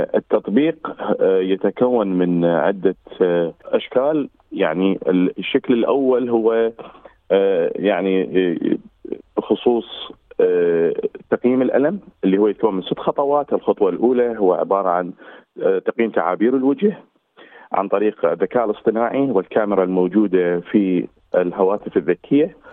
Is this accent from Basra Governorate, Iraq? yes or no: no; Baghdad, Baghdad Governorate, Iraq; moved away as an adult; also born or lived in Jordan; now in Perth, Australia; جئت أنا من العراق، وصلت كلاجئ بسبب الظروف اللي كان يمر بها البلد في تلك الأثناء. أنا كنت طالب في كلية الطب الجامعة المستنصرية في بغداد، ناجح من الصف الثاني إلى الصف الثالث، وغادرت العراق